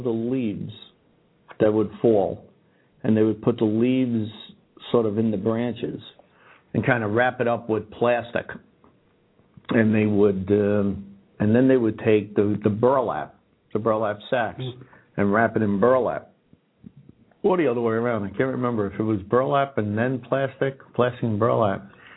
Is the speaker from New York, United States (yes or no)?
yes; Bronx, New York, United States; growing up in the Bronx, we had a few guys that weren't adverse to going, opening up the garage door and going to retrieve the ball